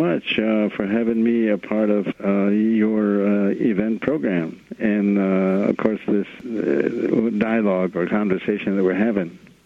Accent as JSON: {"language": "English", "town": "McCarty's", "region": "New Mexico", "country": "United States", "tie": "born or raised there", "said": "when I was a child, a boy, growing up in the Acoma community of McCarty's, where I was raised in the small village on the reservation, west of Albuquerque, I became aware of my world, that is the cultural world of the Acomejano or Acoma people"}